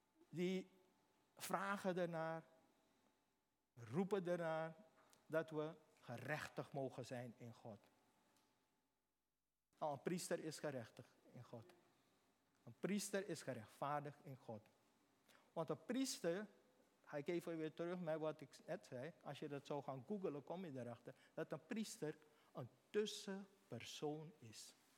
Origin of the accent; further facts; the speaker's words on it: Beekhuizen, Paramaribo, Suriname; Ik kom uit Suriname. Ik kom uit Beekhuizen.